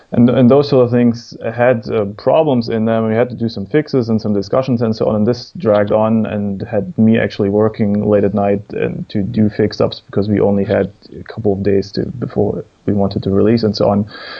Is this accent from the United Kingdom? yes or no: no; Germany; also born or lived in United States; now in Finland; No, I'm not from Finland. I'm from Germany originally. I have also lived in the States for about 5 years, and I moved to Finland a year ago, pretty much exactly, to get married.